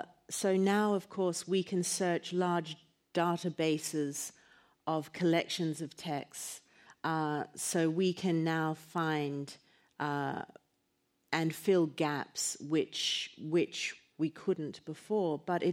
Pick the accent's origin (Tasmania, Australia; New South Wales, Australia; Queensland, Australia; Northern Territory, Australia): Queensland, Australia; Brisbane; And Mr. Collier lived in Brisbane, which happened to be my hometown